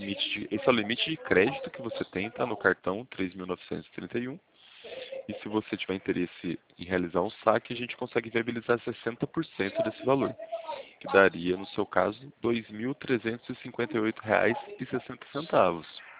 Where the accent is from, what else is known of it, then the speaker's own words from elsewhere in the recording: São Paulo, Brazil; Não, eu não tô nem no Rio de Janeiro, sou do interior de São Paulo.